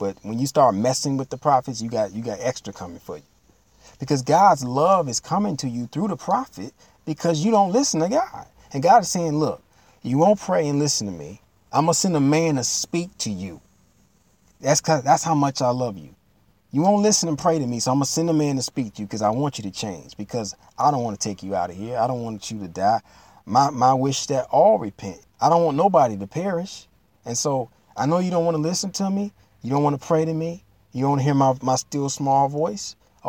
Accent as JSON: {"language": "English", "town": "Detroit", "region": "Michigan", "country": "United States", "tie": "born or raised there", "said": "My hometown, Detroit, no respect. I was born and raised in Detroit, no love."}